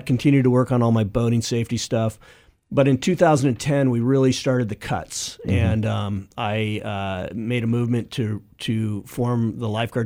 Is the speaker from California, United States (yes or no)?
yes; California, United States; Sure. Yeah, I grew up in Orange County. I grew up in a time when it was still orange groves and wheat fields, and it was a great place to grow up.